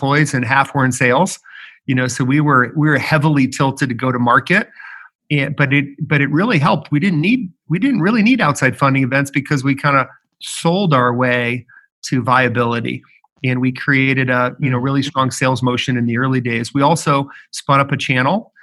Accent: Chicago, Illinois, United States; also born or lived in Ohio; now in Indianapolis, United States; it reinforces that I'm such a Midwesterner. Good heavens. Born in Ohio, grew up in Chicago, and now in Indy. But I love the Midwest and love Midwest tech.

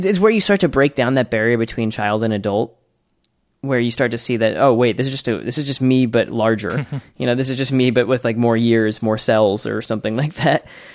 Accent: Malden, Massachusetts, United States; I grew up in the North Shore of Boston. I guess Malden.

